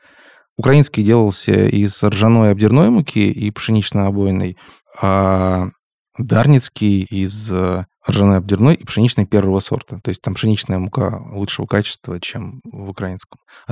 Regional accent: Arzamas, Nizhny Novgorod Oblast, Russia; были у меня в родном городе моем Арзамасе два вида хлеба, украинский и дарницкий

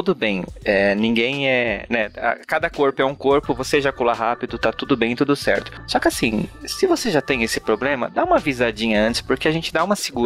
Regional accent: Blumenau, Santa Catarina, Brazil; born there; now in São Paulo, Brazil; eu sou um cara do interior, né, eu nasci em Blumenau, mudei pra São Paulo recentemente

